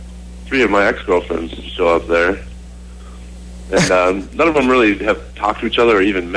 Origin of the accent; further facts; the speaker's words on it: Jordan, Minnesota, United States; Jordan, Minnesota. I went up there for leave.